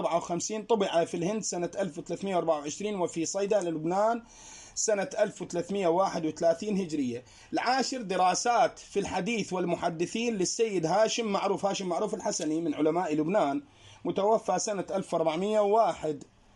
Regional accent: Al-Hamzah al-Sharqi, Al-Qadisiyyah Governorate, Iraq; born there; بالمناسبة أنا مسقط رأسي هو الحمزة الشرقي

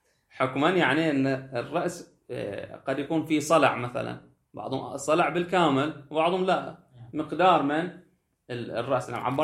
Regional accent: Bahrain; عندنا في البحرين أيضا في بعض المناطق أيضا الكبار كانوا يلبسونه

